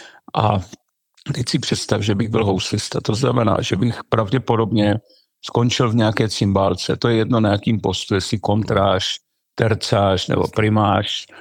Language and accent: Czech; Moravian Slovakia, Czechia; Nazdar, Joško, my si můžeme jako moravští Slováci říkat vítaj.